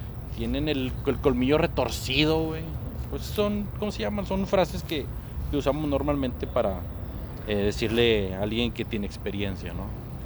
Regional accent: northern Mexico, Mexico; nosotros hablamos fuerte porque somos norteños, no porque nos guste gritar

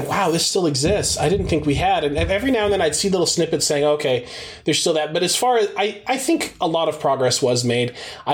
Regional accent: Houston, Texas, United States; growing up in Houston, it was like, yeah, it's the South, but it's like super cosmopolitan because it's an oil city.

